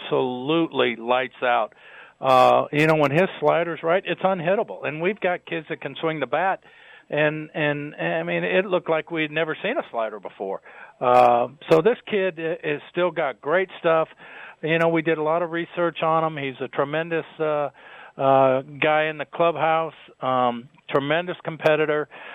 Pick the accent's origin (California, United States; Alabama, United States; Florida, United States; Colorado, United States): California, United States; Dublin; I grew up in Dublin, California, and, of course, was a huge Oakland A's fan.